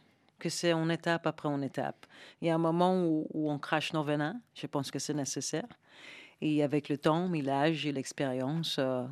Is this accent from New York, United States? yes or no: yes; New York, United States; French is a second language; Moi, je suis venue de New York, donc tout le reste des États-Unis, je ne connaissais pas.